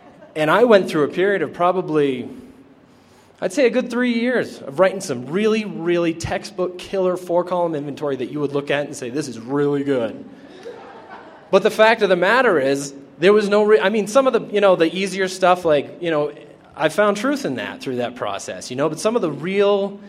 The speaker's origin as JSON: {"language": "English", "town": "Portland", "region": "Maine", "country": "United States", "said": "I'm an alcoholic from Portland, Maine."}